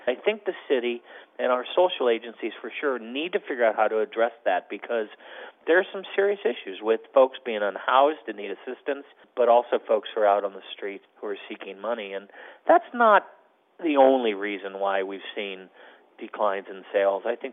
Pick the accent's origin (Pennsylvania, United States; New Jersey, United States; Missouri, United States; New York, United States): Missouri, United States; St. Louis; I'm also born and raised in St. Louis and grew up in this neighborhood as well.